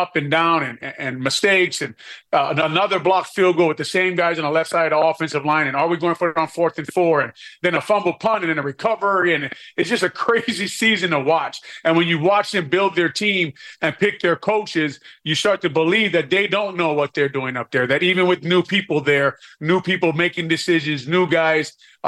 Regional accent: Hawaii, United States; I came from, as a music says there, I came from Hawaii and I was part of the 3-time state champs, the varsity team.

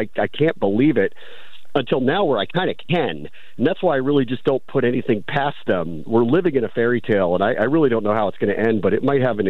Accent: Silver Spring, Maryland, United States; I'm 51, and I grew up in Silver Spring, Maryland.

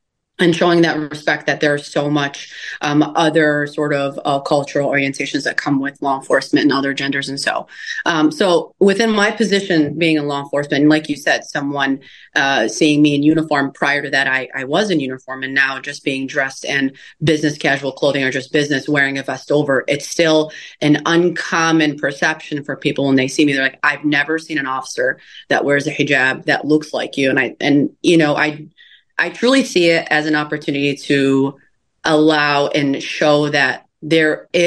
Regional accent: Lombard, Illinois, United States; also born or lived in Chicago; I was born in Chicago. I was raised in Lombard. My family's Palestinian. I grew up speaking Arabic.

